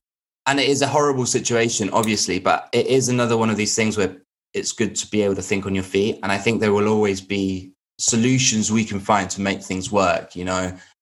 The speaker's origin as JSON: {"language": "English", "region": "Canary Islands", "country": "Spain", "moved": "yes", "lives_now": "United Kingdom", "said": "because I'm waiting for my my EU settlement scheme because I'm from the Canaries."}